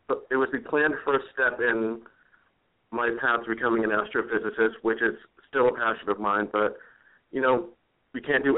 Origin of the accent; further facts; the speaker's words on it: Massachusetts, United States; Of course, growing up in Massachusetts, I was very close to Salem